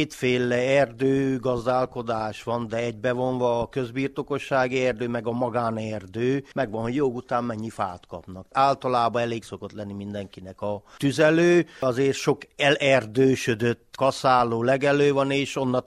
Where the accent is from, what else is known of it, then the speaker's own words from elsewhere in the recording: Székely Land, Romania; Én az őseimtől úgy tanultam, hogy egy igazi székely falu közösség úgy tud fennmaradni, ha mindenki oda rakja a talentumát. Én ebben nevelkedtem fel